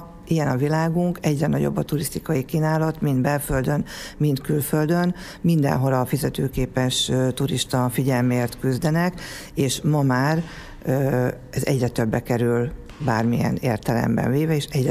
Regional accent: Miskolc, Borsod-Abaúj-Zemplén, Hungary; szerencsések vagyunk, hogy miskolciak vagyunk

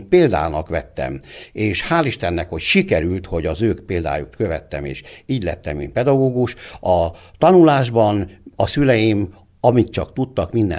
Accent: Cigánd, Borsod-Abaúj-Zemplén, Hungary; Én Cigándon születtem, és mai napig is cigándon élek. Az én szüleim is cigándiak voltak

